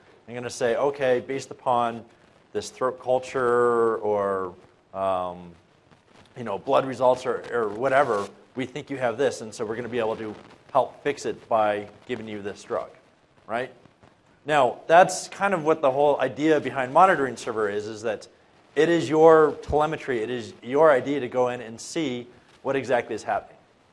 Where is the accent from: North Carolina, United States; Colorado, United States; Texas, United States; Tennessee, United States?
Colorado, United States; Denver; I live in Denver. I was born and raised in Denver.